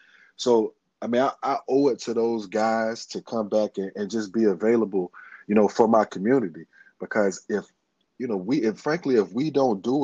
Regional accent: Winston-Salem, North Carolina, United States; But I just was one of those kids, and I could speak for a lot of kids growing up in Winston-Salem.

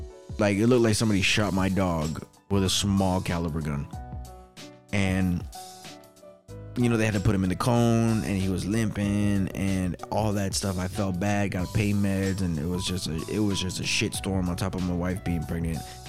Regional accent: New York, United States; I mushed the dog, you know, like I was from New York, you know, I'm from New York.

